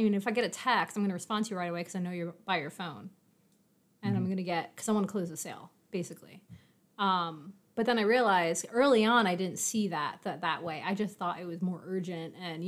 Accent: New York, United States; So, but I'm a New Yorker.

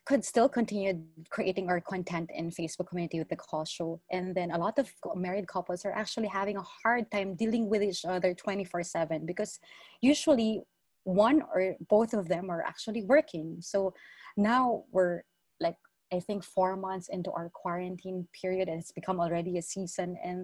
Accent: Philippines; Just imagine I'm from Philippines and you're there in US

